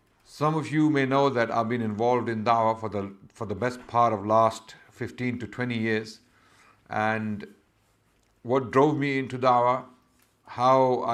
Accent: Pakistan; I come from originally Pakistan, and I was born in 1978. I grew up in Pakistan. My teenage was spent in Pakistan. I got married when I was 17

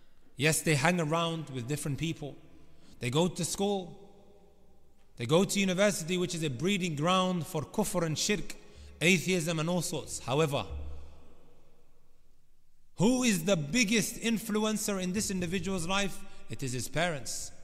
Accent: Leicester, East Midlands, United Kingdom; I'm from Leicester.

